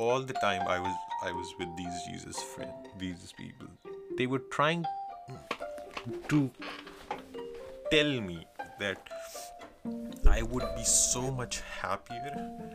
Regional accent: Lahore, Punjab, Pakistan; moved away as an adult; also born or lived in London, United Kingdom; I'm from Pakistan and I'm in London, right? The first year in London

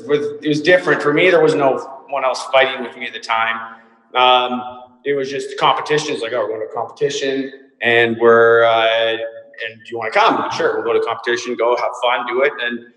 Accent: Victoria, British Columbia, Canada; moved away as an adult; I'm from a place called Vancouver Island, a city called Victoria in BC, British Columbia, Canada. I grew up there, until I was 27. Then met my now wife and moved to the mainland

